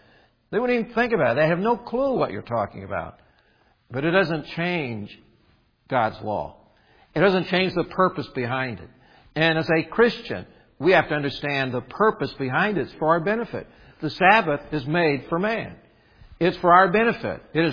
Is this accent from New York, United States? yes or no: no; Indiana, United States; Just because I'm from Indiana, I'll give this law.